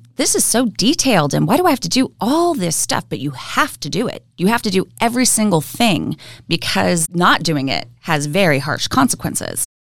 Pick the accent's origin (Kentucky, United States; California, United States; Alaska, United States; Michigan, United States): California, United States; Born and raised in California.